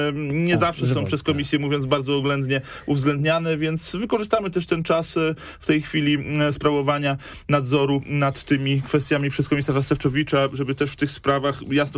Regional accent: Poznań, Greater Poland Voivodeship, Poland; Ja jestem poznaniakiem, panie redaktorze. Zawsze tutaj byłem aktywny, zawsze startowałem z Poznania

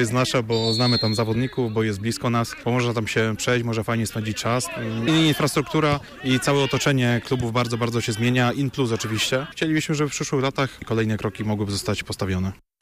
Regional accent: Poznań, Greater Poland Voivodeship, Poland; a mi jako rodowitemu Poznaniakowi nie wypada nic innego, jak tylko pomóc

